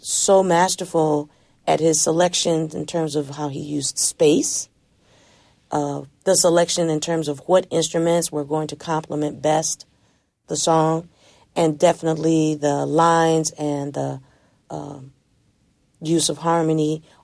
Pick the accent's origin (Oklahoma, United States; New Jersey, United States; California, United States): California, United States; Los Angeles; See, Sly was out here, and I'm from Los Angeles